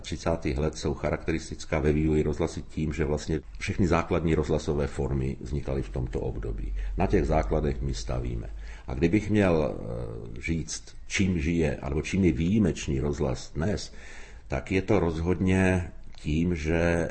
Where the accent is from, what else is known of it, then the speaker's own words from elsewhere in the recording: Slovakia; born there; Czech is a second language; now in Czech Republic; protože jsem se narodil na Slovensku, ale za těch 23 let jsem se naučil češtinu velice citlivě vnímat